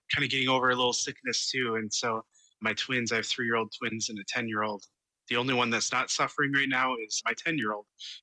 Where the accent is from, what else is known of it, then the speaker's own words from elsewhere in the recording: Twin Cities, Minnesota, United States; now in Moorhead, United States; I am currently recording in Fargo, North Dakota. I grew up in the Twin Cities, and I'm currently living in Moorhead